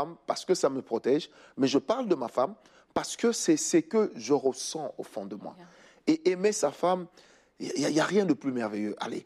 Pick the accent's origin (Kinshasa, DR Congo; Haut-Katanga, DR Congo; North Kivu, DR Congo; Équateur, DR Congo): Kinshasa, DR Congo; comme on dit vulgairement chez nous à Kinshasa, c'est son sien.